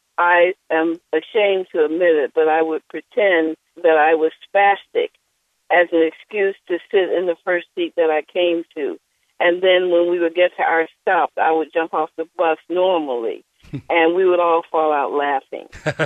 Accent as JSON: {"language": "English", "town": "Columbus", "region": "Georgia", "country": "United States", "tie": "born or raised there", "said": "Actually, I grew up in Columbus, Georgia, Fort Benning, Georgia. My father was a chaplain in the Army. I grew up on the Army base."}